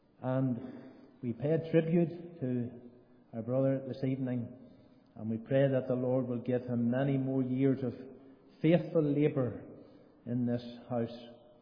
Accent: Portadown, Northern Ireland, United Kingdom; we grew up in Bethany together in our church in Portadown

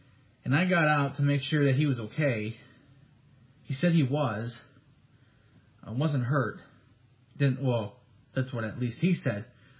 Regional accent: Chicago, Illinois, United States; someone who comes from Chicago, from the land of Lincoln, Illinois. Okay, that's where I was born. I was born in Illinois.

